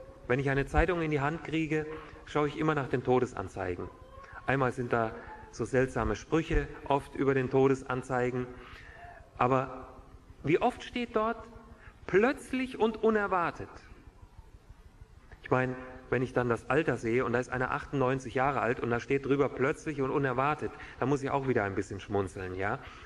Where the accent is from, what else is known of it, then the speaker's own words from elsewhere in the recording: Hesse, Germany; in meiner Heimat, ich komme aus Nordhessen, aus der Nähe von Kassel